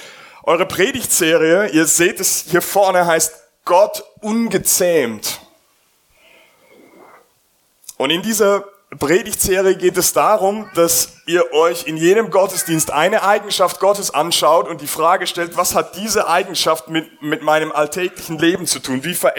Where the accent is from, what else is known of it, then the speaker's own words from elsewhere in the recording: Landau, Rhineland-Palatinate, Germany; Rheinland-Pfalz, südliche Weinstraße, das ist die Weinregion Deutschlands.